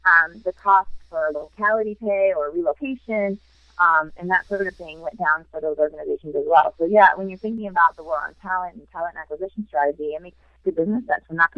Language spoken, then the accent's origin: English; Maine, United States; You know, my home state is one of them, Maine.